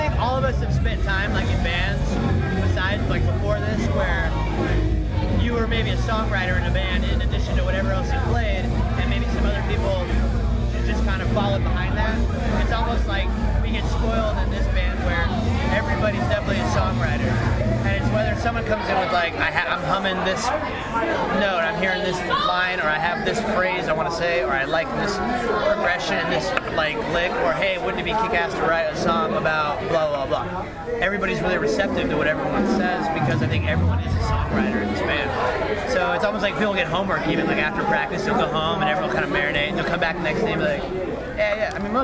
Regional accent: San Diego, California, United States; also born or lived in Austin; I've lived in San Diego since I was like 5. So

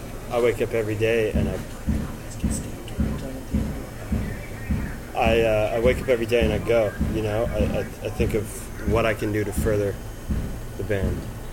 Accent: Utah, United States; I'm from Utah, so

